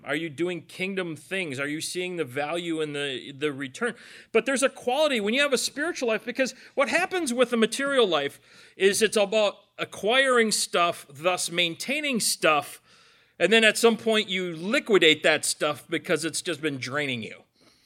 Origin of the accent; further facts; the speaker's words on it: United States; One of the difficulties as being an American Christian living in the Midwest, in Michigan